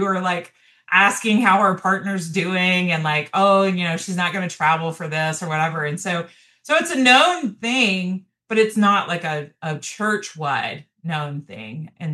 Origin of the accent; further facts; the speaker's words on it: Southeast, United States; And so I'm from the Southeast.